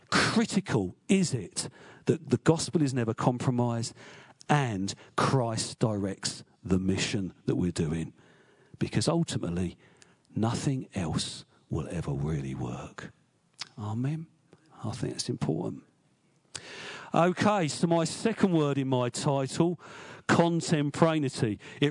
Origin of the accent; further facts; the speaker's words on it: Luton, East of England, United Kingdom; You heard, I'm from Luton, of all places.